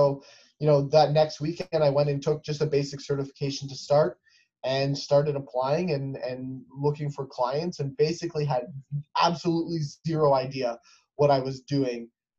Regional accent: Windsor, Ontario, Canada; So I'm from Windsor, Ontario, Canada.

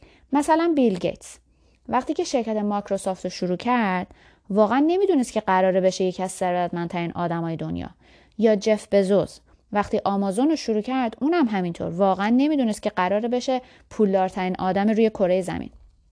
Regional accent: Iran; born there; من که تو ایران دنیا اومدم

